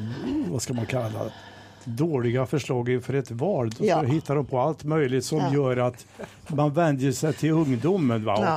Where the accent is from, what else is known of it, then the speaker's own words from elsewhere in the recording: Kristinehamn, Värmland, Sweden; restaurangerna som var i Kristinehamn och så där vi är uppvuxen